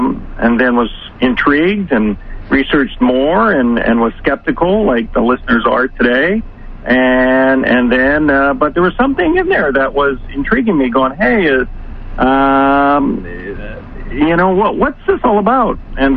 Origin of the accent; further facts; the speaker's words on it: Canada; now in United States; I'm Canadian as well, but then moved to the United States and was first introduced to it in the United States.